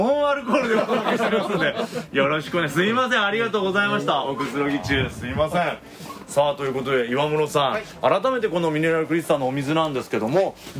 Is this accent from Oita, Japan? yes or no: yes; Oita, Japan; 僕はあの地元が大分で温泉にはよく行くんですけど